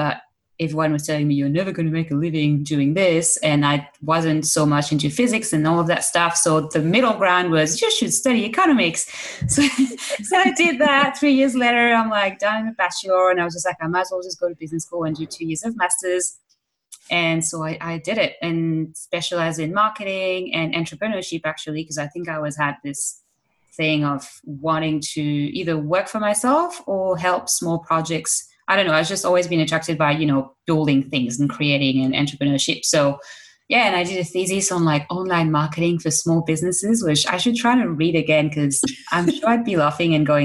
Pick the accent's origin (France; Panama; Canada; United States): France; English is a second language; Anyway, I'm French, born and raised in France.